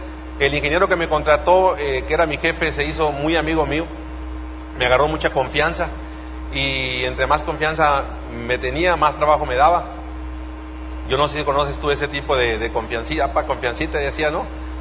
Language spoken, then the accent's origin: Spanish; northern Mexico, Mexico; a estas alturas venimos del norte de México. Los del norte somos más, más broncos, más rancheros, más de pueblo, así que hablamos duro y a la cabeza.